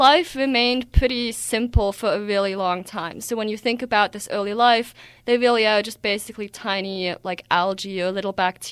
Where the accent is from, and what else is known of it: Switzerland; born or raised there; moved away